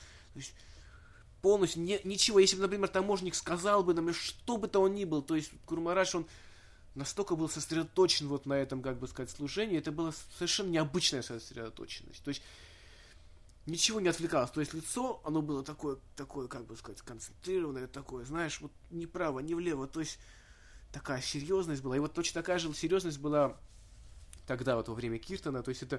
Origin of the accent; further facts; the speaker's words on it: Armenia; и я из Армении